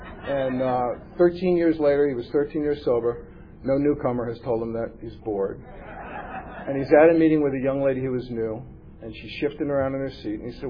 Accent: New York City, New York, United States; I grew up in the Bronx in New York City.

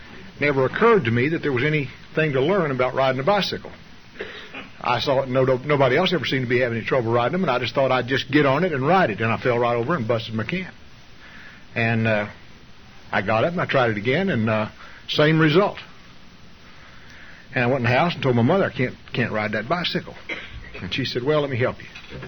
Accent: Bovina, Texas, United States; When I was a kid, I was raised out in West Texas on a farm out there near a little town called Bovina, Texas.

